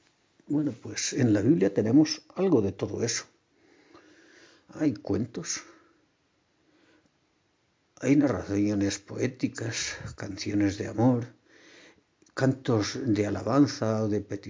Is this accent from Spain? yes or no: yes; Spain; porque somos españoles y eso viste mucho